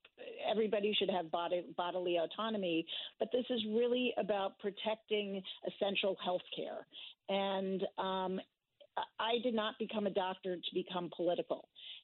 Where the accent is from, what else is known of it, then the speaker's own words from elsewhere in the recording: Connecticut, United States; growing up in Connecticut and still being connected with Connecticut and having trained in Connecticut